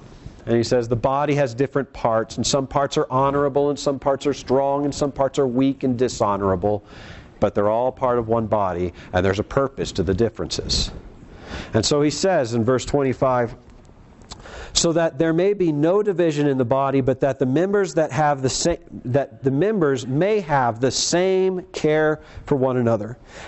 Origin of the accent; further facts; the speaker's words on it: Colorado Springs, Colorado, United States; We are all Americans. That's a body. We're all from Colorado Springs.